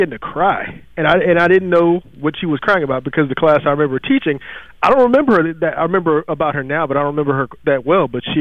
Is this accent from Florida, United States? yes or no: no; Texas, United States; Growing up in Texas, I remember when George W. Bush owned the Texas Rangers.